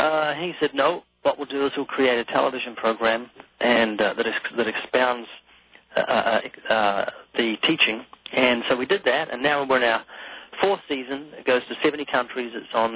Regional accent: New Zealand; born there; You might notice a very slight accent. That's because I was born twice in New Zealand. First time, 1949, born just after the Second World War. Became a Christian in 1972

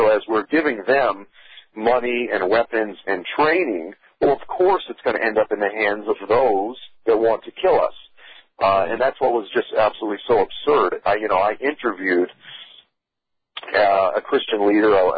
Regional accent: Boston, Massachusetts, United States; I was originally from Boston

